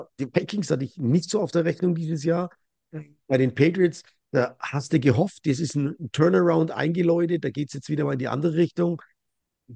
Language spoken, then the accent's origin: German; Bavaria, Germany; Ich bin halt ein Mittelfranke, ne? Versuche bodenständig zu bleiben